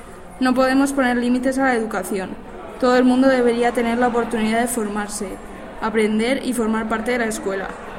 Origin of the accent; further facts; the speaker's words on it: Valencia, Valencian Community, Spain; de Valencia, futura docente.